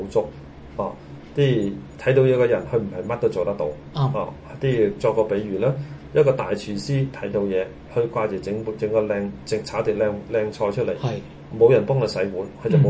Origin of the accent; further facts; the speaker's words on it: China; 作為中國人呢始終是一個心理的障礙